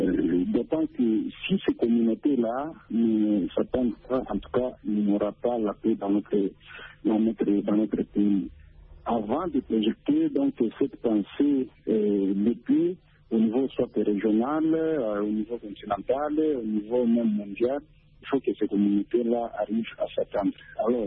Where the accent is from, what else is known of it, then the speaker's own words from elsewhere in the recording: DR Congo; chez nous en RDC